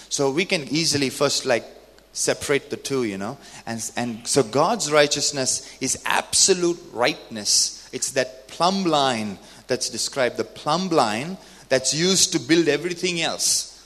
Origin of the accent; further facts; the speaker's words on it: India; Sorry, I come back after 10 years and I get a culture shock, and I'm Indian now.